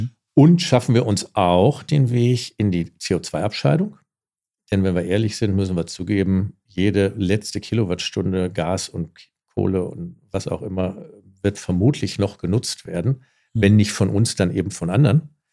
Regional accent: Germany

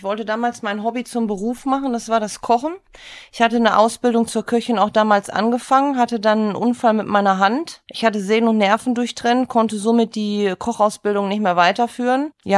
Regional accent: Gelsenkirchen, North Rhine-Westphalia, Germany; also born or lived in Gladbeck; Geboren in Gladbeck, aufgewachsen letztendlich in Gelsenkirchen. Also die Kindheit verbracht in Gelsenkirchen.

